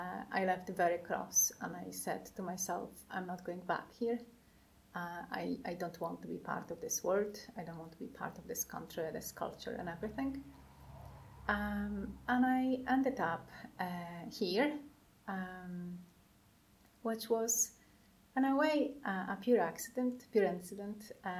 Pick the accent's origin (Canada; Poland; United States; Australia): Poland; southeast; English is a second language; So I was born in Poland, in a small town in the southeast of Poland. And it was, in general, it was a very happy childhood.